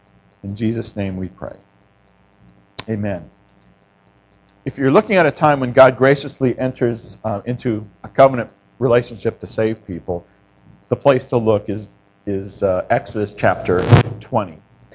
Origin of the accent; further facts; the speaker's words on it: Scottsdale, Arizona, United States; I grew up in Scottsdale, Arizona. Have you ever been to Scottsdale?